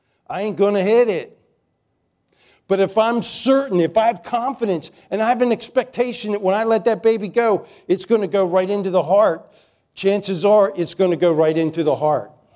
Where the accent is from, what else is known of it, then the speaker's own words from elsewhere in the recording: Chesapeake Bay, United States; Except I grew up on the Chesapeake Bay, and they take the biblical expression, red at night, sailor's delight, red in morning, sailor's warning.